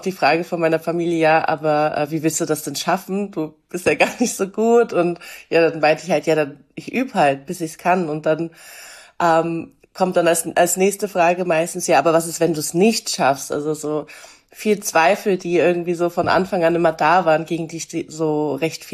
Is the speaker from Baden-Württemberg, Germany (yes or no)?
no; Cologne, North Rhine-Westphalia, Germany; ich komme aus Köln. Ich habe Sport studiert, auch in Köln an der Sporthochschule.